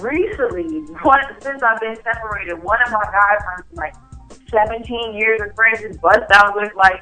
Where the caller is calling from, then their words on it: DMV area, United States; I'm calling from the DMV.